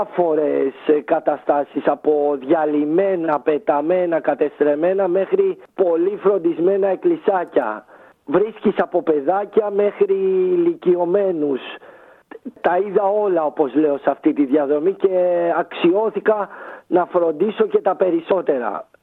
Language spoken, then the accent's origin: Greek; Rhodes, South Aegean, Greece; moved away as an adult; now in Athens, Greece; Εγώ είμαι 41, είμαι από τη Ρόδο κατάγομαι, ζω στην Αθήνα πια από το 2013 για επαγγελματικούς λόγους, μεγάλωσα και όλα τα έκανα στη Ρόδο.